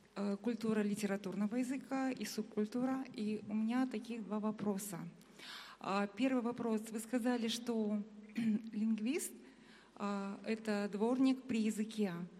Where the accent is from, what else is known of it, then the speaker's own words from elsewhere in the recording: Astana, Kazakhstan; я из Астаны.